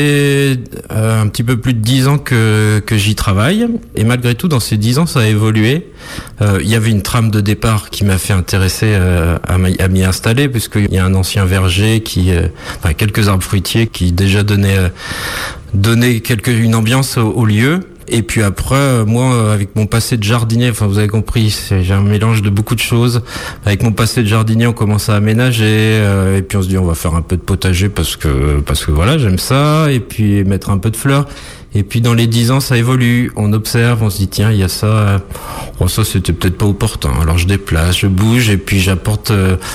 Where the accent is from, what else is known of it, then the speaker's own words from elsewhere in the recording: France; je suis né là dans le Marais et très clairement petit j'étais plutôt pêcheur